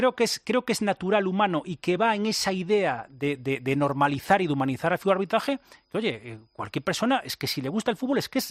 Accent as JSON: {"language": "Spanish", "town": "Vigo", "region": "Galicia", "country": "Spain", "said": "O sea, yo soy un apasionado del fútbol. Soy de Vigo."}